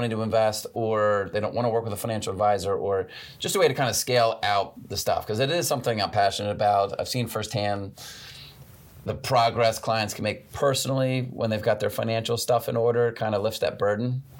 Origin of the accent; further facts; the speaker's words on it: Maryland, United States; she's from Towson, I'm from Harford County.